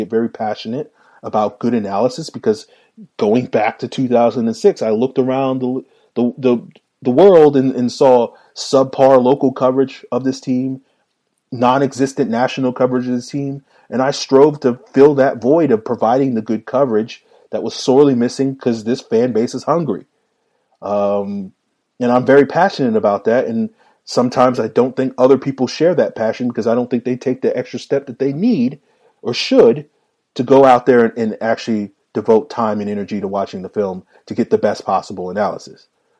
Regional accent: Virginia, United States; As a kid growing up in Virginia, I didn't know any Falcon fans growing up.

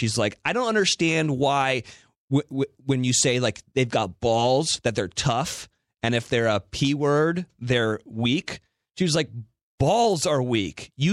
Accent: California, United States; I'm technically from Central California.

